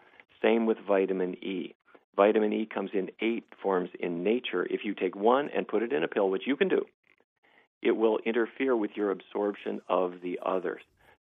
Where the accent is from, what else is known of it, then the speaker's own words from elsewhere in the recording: Fargo, North Dakota, United States; I grew up in Fargo, North Dakota.